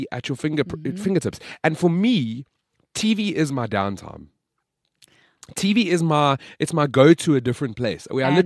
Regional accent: South Africa; I'm proudly South African

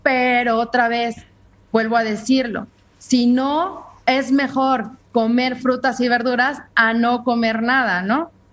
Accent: Mexico; Porque eso es algo que como mexicanos

